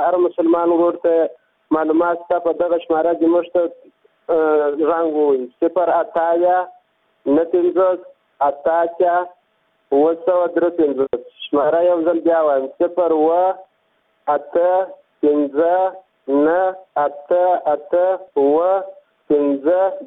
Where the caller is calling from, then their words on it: Kandahar, Afghanistan; د کندهار د پنځه یو لچالی څخه د سره په تماس کې یم.